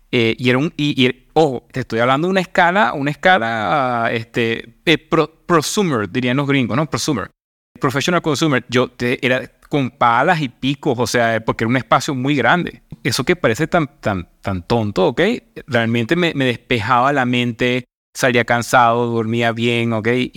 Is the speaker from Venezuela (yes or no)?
yes; Venezuela; moved away; desde que salí de Venezuela, no tengo tanto eso